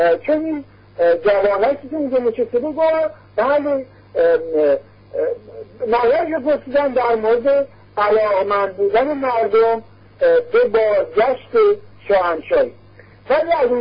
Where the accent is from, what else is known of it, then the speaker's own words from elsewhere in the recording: Iran; من خود من به عنوان یک ایرانی طرفدار پایداری ایران